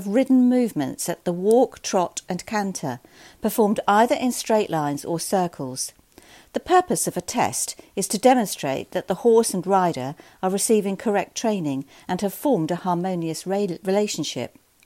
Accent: Solihull, West Midlands, United Kingdom; also born or lived in Birmingham, United Kingdom; I was born in Birmingham and brought up in Solihull, a town between Birmingham and Stratford-upon-Avon in Warwickshire. My parents were not horsey at all, both being from working-class backgrounds

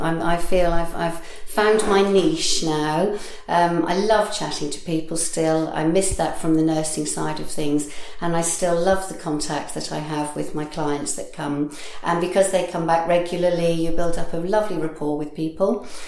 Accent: Eton, South East England, United Kingdom; also born or lived in Norwich; I grew up in Eton and went to school in Norwich

